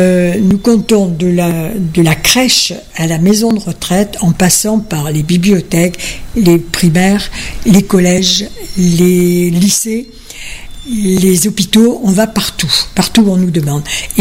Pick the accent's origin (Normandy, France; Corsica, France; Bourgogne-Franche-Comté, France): Corsica, France; Chez nous en Corse, quand on veut aller chez quelqu'un d'important, on lui fait honneur en s'habillant.